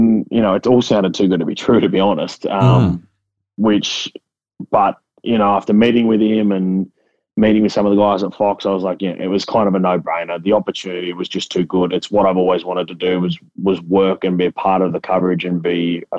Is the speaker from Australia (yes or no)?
yes; Queensland, Australia; Especially because I grew up in Queensland and my whole basic high schooling life when I go to high school in 2006 to 2010.